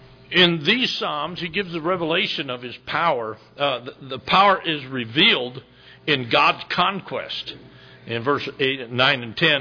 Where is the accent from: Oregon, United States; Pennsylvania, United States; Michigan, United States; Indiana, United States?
Michigan, United States; Now, I'm from Michigan.